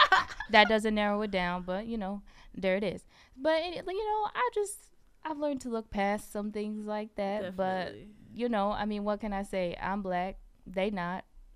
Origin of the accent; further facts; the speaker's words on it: Vallejo, California, United States; I'm from Vallejo, so it's a lot of people that look like me, a lot of diversity, you know, like, God, Mexicans, Asians, Indians, Black people, you know, so it's a lot of everybody